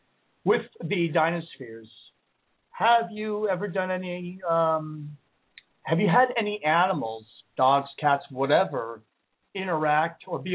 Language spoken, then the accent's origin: English; Scotland, United Kingdom; Being Scottish myself, I have a lot of bagpipe music saved in my archives